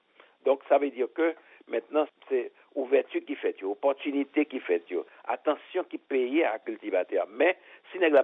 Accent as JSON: {"language": "French", "country": "Haiti", "said": "nous mettons à genoux pour nous frapper l'estomac nous, en tant qu'haïtien"}